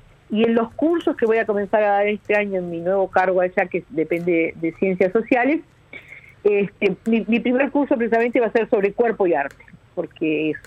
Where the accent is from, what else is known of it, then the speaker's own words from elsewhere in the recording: Uruguay; born there; pude hacer esta carrera pura y exclusivamente porque nací en Uruguay y estaba